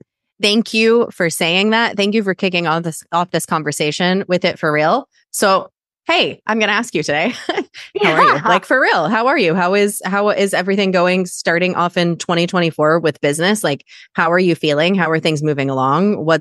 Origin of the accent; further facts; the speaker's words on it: Midwest, United States; I'm from the Midwest specifically